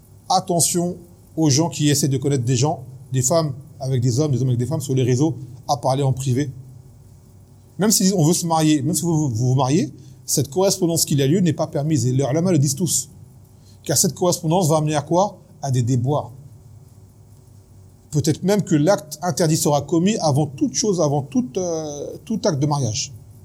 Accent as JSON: {"language": "French", "country": "France", "said": "parce que nous, on est français, vous le savez"}